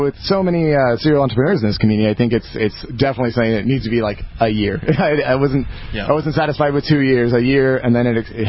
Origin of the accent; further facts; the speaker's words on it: San Diego, California, United States; It's within an hour drive from my house and where I grew up in San Diego.